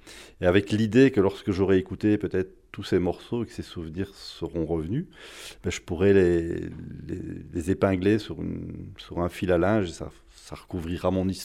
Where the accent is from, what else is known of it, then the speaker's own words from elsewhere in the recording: Belgium; est arrivé en Belgique, puisque je suis belge